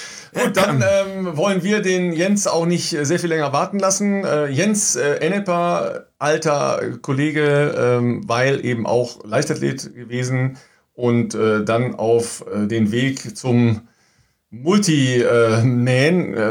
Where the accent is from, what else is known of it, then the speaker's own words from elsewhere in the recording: North Rhine-Westphalia, Germany; Ich komme ja eigentlich aus dem Kreis Recklinghausen